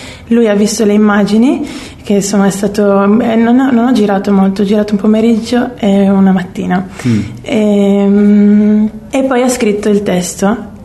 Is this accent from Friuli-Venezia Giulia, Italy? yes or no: yes; Trieste, Friuli-Venezia Giulia, Italy; moved away as an adult; also born or lived in Bangkok; now in London, United Kingdom; io sono cresciuta a Trieste, sono nata a Bangkok, vivo via da Trieste dove sono cresciuta ormai da parecchi anni, sono a Londra.